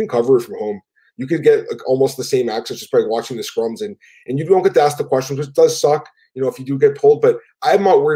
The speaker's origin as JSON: {"language": "English", "country": "Ireland", "said": "I'm Irish and I've lived in Crumlin."}